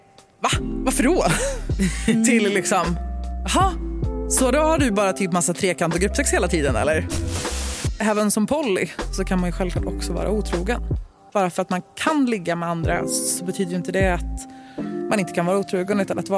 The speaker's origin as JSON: {"language": "Swedish", "region": "Värmland", "country": "Sweden", "also_born_or_lived": "Norway", "accent": "Stockholm"}